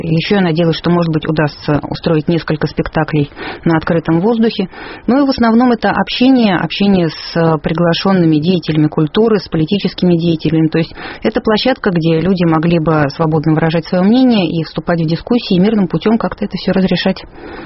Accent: Ryazan, Ryazan Oblast, Russia; born there; я сама родилась в Рязани, так что мне приятно пообщаться с земляком.

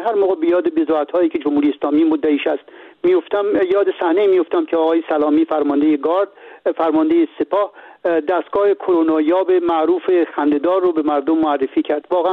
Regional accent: Iran; به عنوان یک ایرانی

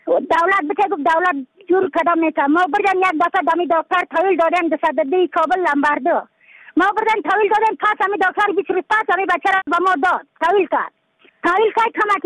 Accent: Badakhshan, Afghanistan; از بدخشان هستم مرکز بدخشان ولسوالی اتل پایان

